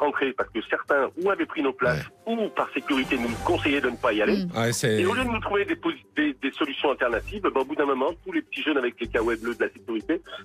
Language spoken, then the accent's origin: French; Lyon, Auvergne-Rhône-Alpes, France; On s'est dit, mais quand même, on a nos places, on est lyonnais.